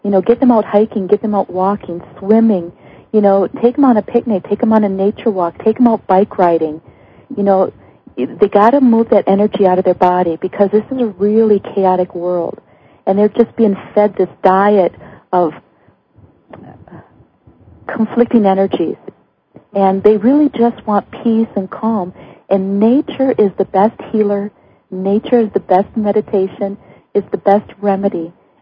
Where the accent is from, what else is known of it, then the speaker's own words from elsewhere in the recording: Wisconsin, United States; I grew up in Wisconsin. I'm a vegetarian now for 20 years, but I grew up, you know, in Wisconsin, the dairy state